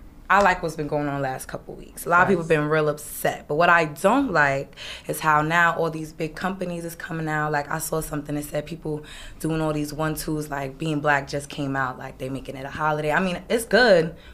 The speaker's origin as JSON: {"language": "English", "town": "Brooklyn", "region": "New York", "country": "United States", "said": "I'm from Brooklyn."}